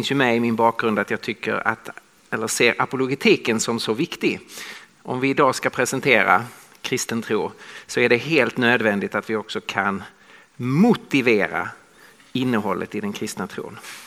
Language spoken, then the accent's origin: Swedish; Skåne, Sweden; accent: Scanian; now in Stockholm, Sweden; Om ni kan svenska dialekter så hör ni att jag talar skånska. Så jag kommer från södra Sverige. Men jag bor i Stockholm sedan många år tillbaka.